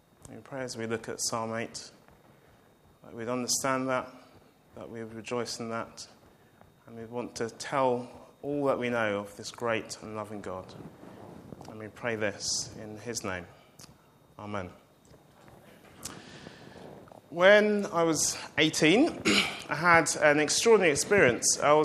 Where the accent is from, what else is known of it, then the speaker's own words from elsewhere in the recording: London, United Kingdom; Maybe it's because I grew up in London